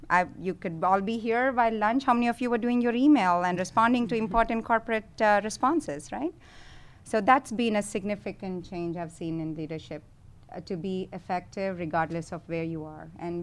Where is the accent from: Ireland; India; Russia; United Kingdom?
India; now in United States; I'm originally from India